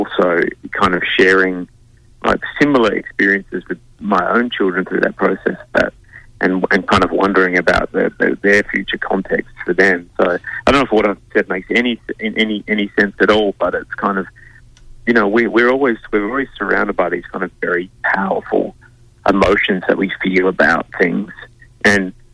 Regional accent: Adelaide Hills, South Australia, Australia; I think I grew up in the Adelaide Hills.

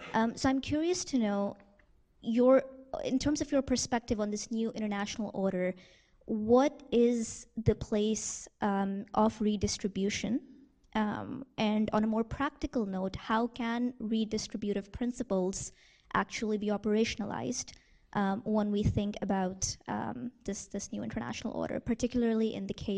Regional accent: Pakistan; So I'm from Pakistan, and we recently experienced some of the worst, flooding that we've seen in recent decades.

